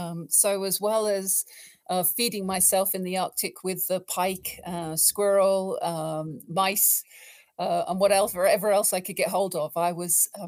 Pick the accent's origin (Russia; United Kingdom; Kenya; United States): United Kingdom; England; obviously because I'm English.